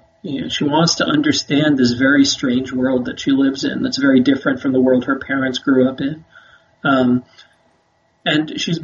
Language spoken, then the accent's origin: English; Qatar; I grew up in the Middle East. I grew up in a place called Qatar, and I went to a British school